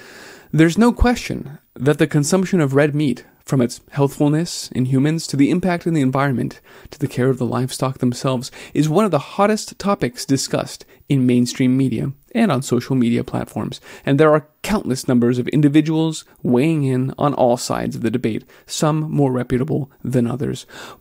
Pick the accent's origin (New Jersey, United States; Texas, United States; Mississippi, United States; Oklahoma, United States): Texas, United States; And I am from Texas, so I have to say I'm naturally more prone to side with A&M here